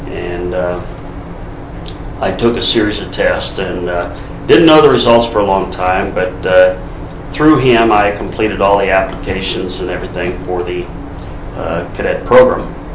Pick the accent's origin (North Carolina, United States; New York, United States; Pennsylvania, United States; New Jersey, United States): Pennsylvania, United States; Punxsutawney; also born or lived in Big Run; I was born in Big Run, Pennsylvania, which is about 100 miles northeast of Pittsburgh, 7 miles away from Punxsutawney, which is home of the groundhog. I grew up and graduated from Punxsutawney High School in 1958.